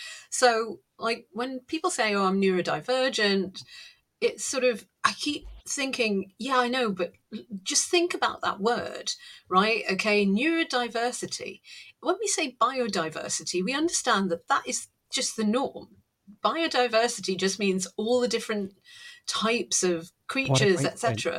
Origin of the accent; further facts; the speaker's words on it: Northeast, United States; And Northeasterner, because I am, you know, I was brought up in the Northeast, all over the Northeast.